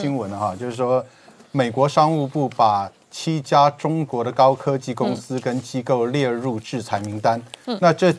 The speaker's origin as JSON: {"language": "Chinese", "country": "Taiwan", "said": "所以对我们台湾人来说呢，这当然是无法忍受的"}